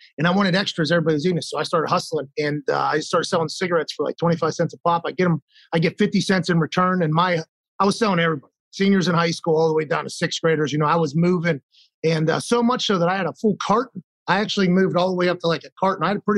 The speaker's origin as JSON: {"language": "English", "town": "Pittsburgh", "region": "Pennsylvania", "country": "United States", "tie": "born there"}